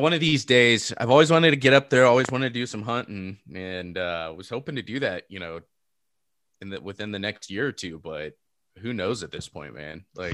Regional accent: California, United States; You know, I'm from California.

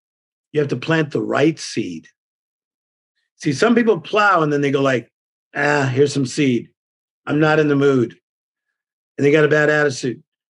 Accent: Compton, California, United States; I'm from Compton. I was listening

